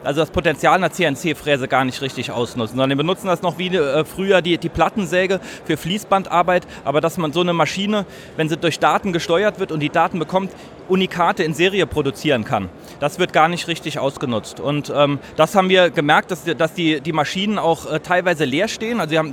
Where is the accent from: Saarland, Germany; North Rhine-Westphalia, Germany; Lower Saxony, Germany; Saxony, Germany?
Saarland, Germany; Saarbrücken; Wir sind beide gebürtige Saarbrücker und sind auch hier geblieben